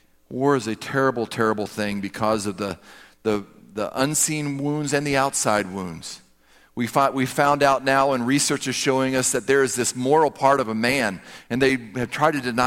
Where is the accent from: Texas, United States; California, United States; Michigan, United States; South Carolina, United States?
South Carolina, United States; If you're like me, I grew up in South Carolina, so it was always the rebels against the Yankees.